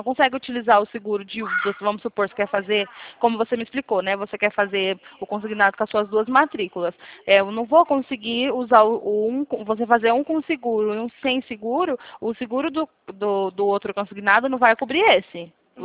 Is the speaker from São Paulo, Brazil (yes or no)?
yes; São Paulo, Brazil; Eu sou daqui de São Paulo, Alexandre.